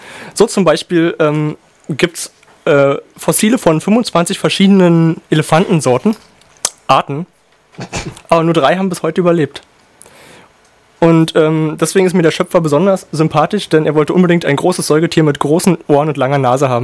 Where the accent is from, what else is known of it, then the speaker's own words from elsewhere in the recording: Brandenburg, Germany; Ich komme ja auch aus Brandenburg.